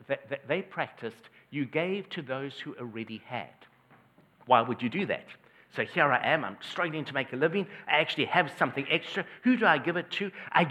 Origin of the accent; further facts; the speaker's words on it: South Africa; You might pick up from my accent that I originally come from South Africa.